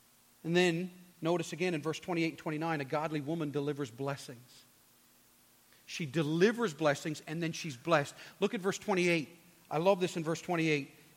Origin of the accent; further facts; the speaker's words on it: Newfoundland and Labrador, Canada; I'm from Newfoundland, and so we only know one way, and that's blunt.